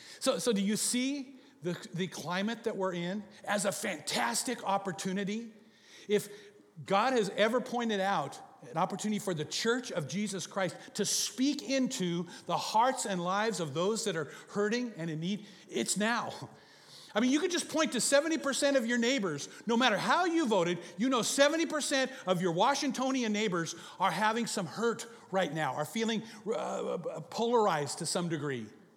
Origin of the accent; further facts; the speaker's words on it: Alberta, Canada; born there; I was born to American citizens in northern Alberta, Canada. So I am a Canadian citizen and a citizen of the United States.